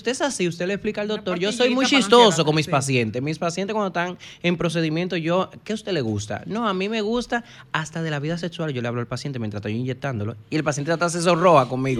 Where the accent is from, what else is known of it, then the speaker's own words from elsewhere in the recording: La Romana, Dominican Republic; Ay, yo soy de La Romana.